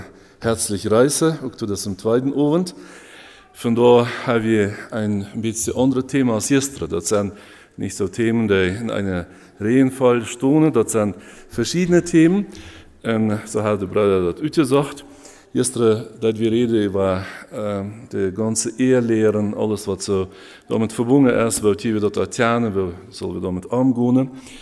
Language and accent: German; Germany; now in Mexico; Bei uns in Deutschland gibt es ein paar Meere, nicht so schmackes als bei uns hier in Mexiko, also das Golf oder Pazifik oder so.